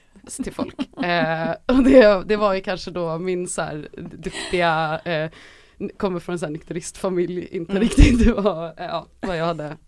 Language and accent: Swedish; Stockholm, Stockholm County, Sweden; also born or lived in London; jag bodde hemma hos mina föräldrar, jag var i Farsta där jag växte upp